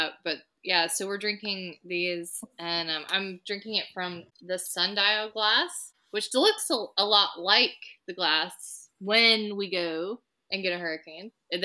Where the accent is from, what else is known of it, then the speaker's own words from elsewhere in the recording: the South, United States; Even though I grew up in the South and I know, like, voter suppression is real